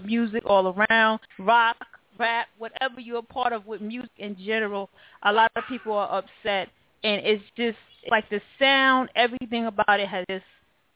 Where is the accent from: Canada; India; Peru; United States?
United States; the South; don't get me wrong, I'm from the South, and I rep the South to my heart.